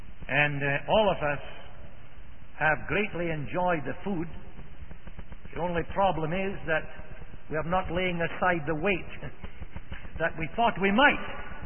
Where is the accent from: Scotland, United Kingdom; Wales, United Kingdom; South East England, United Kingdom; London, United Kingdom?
Scotland, United Kingdom; I hail from Scotland